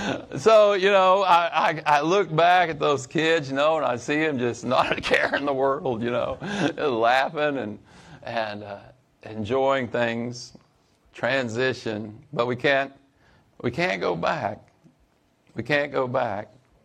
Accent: Indian Grove, Missouri, United States; moved away as an adult; also born or lived in Wilmore, Kentucky, United States; now in -; I grew up in Indian Grove, Missouri. I was there for 28 years of my life and the same place

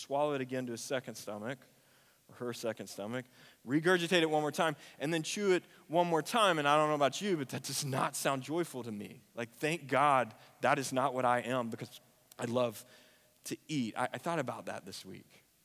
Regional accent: Forney, Texas, United States; I grew up in Forney before all of you were here, and there were more cows than people

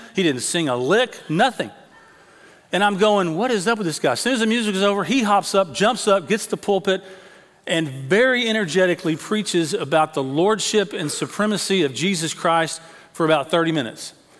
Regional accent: Tyler, Texas, United States; I grew up over in Tyler, as some of you know.

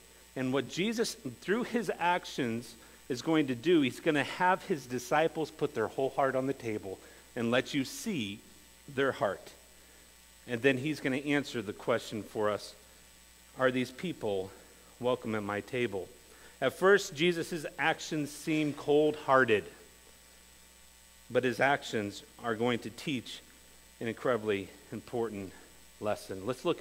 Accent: United States; because we come from America and just a few dollars can save a life

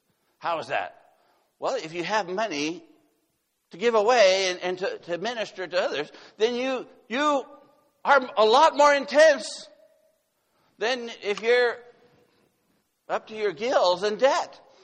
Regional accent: Laredo, Texas, United States; My mom is Mexican. I grew up in Laredo, Texas. I grew up more with my family in Mexico than here in the United States.

